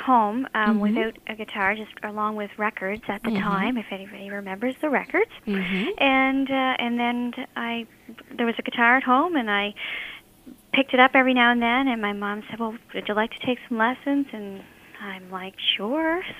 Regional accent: Truro, Nova Scotia, Canada; My hometown is Truro, Nova Scotia, and I've lived here my entire life.

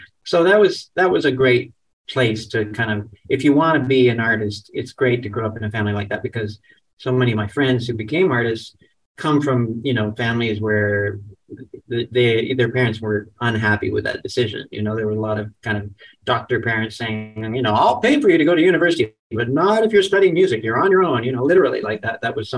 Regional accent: Toronto, Ontario, Canada; growing up in Toronto, you end up doing all sorts of things

